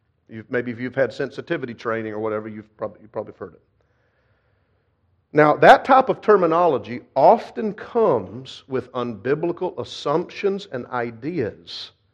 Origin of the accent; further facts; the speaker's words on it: the South, United States; So should I automatically believe the worst and think you're putting me down as a Southerner?